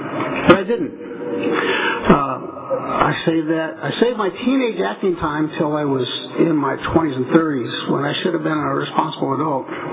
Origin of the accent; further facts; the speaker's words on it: Indiana, United States; Mostly because growing up in Indiana with most everyone else working in a factory or farm, you know, a lot of hard work, a lot of hard play.